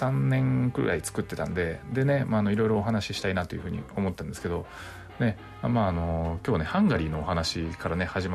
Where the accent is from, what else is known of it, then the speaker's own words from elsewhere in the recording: Nagasaki, Japan; 長崎県だったら、まあ、私の地元もそうですし、